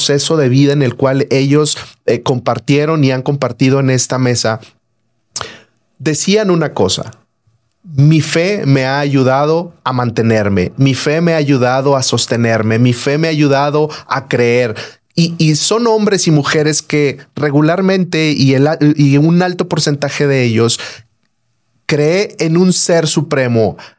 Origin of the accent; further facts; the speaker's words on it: Ciudad Juárez, Chihuahua, Mexico; orgullosamente juarense, soy orgullosamente fronterizo.